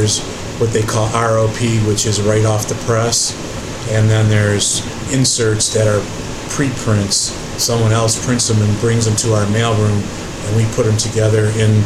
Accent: Sterling Heights, Michigan, United States; also born or lived in Detroit; I was born in Detroit, and we moved to Sterling Heights in 1959. And I lived in Sterling Heights up until 2006.

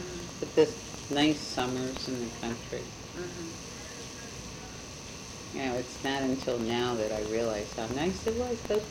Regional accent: Cleveland, Ohio, United States; And so as a young person growing up in Cleveland, I didn't really notice here

